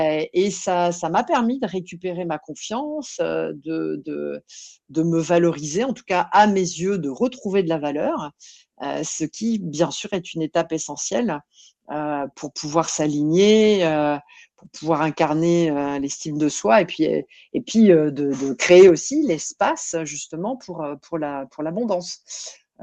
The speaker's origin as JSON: {"language": "French", "country": "France", "lives_now": "Belgium", "said": "je suis française et que je vis en Belgique aujourd'hui."}